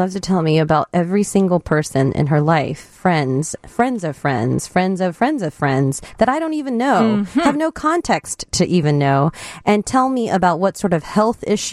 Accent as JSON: {"language": "English", "region": "North Carolina", "country": "United States", "tie": "born or raised there", "lives_now": "Chicago, United States", "said": "So I grew up in North Carolina, and my mother lives in North Carolina"}